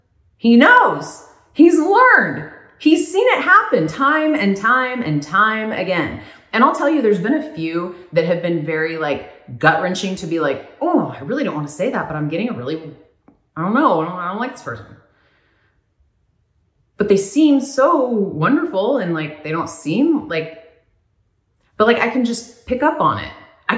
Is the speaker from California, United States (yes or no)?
no; Oklahoma, United States; growing up in Oklahoma, when you're a teenager and you start talking about like self-pleasure